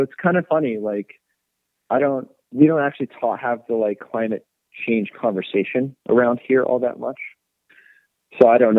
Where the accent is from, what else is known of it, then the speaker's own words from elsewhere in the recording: California, United States; Like, you know, I grew up in California.